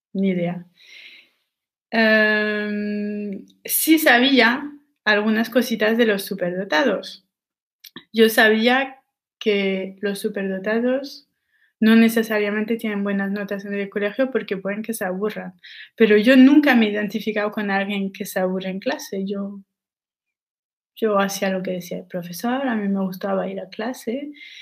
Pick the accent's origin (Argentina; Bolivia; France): France; accent: French; Spanish is a second language; ahora estoy hablando sin hacer esfuerzos en español para que también se note mi acento francés, porque me parece muy importante la parte de mi personalidad francesa y no quiero que cuando hablo español no se vea.